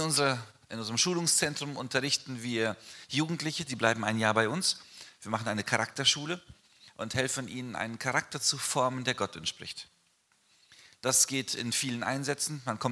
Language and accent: German; Neuwied, Rhineland-Palatinate, Germany; moved away as an adult; now in Brazil; Wir kommen eigentlich aus dem Rheinland. Ich bin in Neuwied geboren, bin 20 Jahre hier in Deutschland aufgewachsen und dann mit 20 nach Brasilien gegangen.